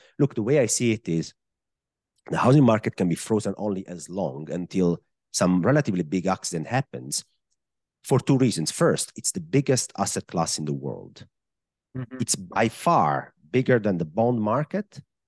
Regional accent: Italy; accent: Italian; English is a second language; Look, I am Italian, I guess. I mean, if somebody didn't know that by my accent at this point in the podcast, I guess it's very clear where I'm from.

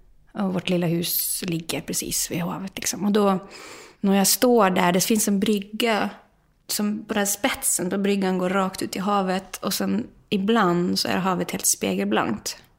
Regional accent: Molde, Møre og Romsdal, Norway; Vi kommer ju från Molde och den lilla staden är ju fantastisk i sig.

